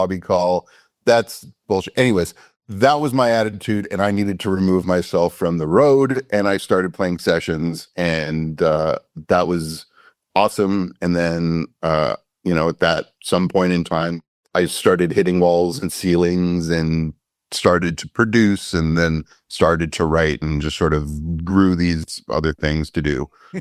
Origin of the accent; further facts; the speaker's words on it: Canada; Yeah, I grew up in Canada, toured in Canada as a keyboard player.